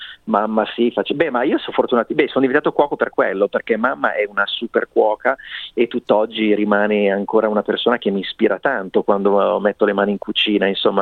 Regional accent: Milan, Lombardy, Italy; io nato e cresciuto a Milano

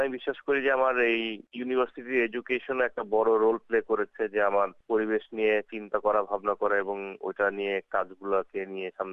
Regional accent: Srimangal, Sylhet Division, Bangladesh; আমি আসলে ছোটবেলায় বড় হয়েছি আপনার শ্রীমঙ্গলে, আমার বাবা তখন একটা টি গার্ডেন এর ম্যানেজার ছিলেন

